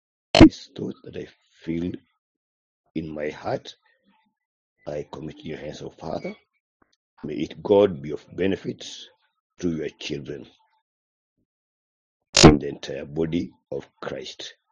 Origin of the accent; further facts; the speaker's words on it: Eldoret, Uasin Gishu County, Kenya; from Eldoret, Kenya.